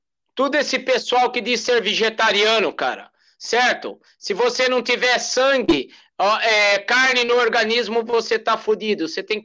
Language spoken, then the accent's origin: Portuguese; São Paulo, Brazil; sou de São Paulo. Eu moro em São Paulo agora. Aliás, eu tô dentro de um cemitério em São Paulo. Eu não moro mais no interior de São Paulo.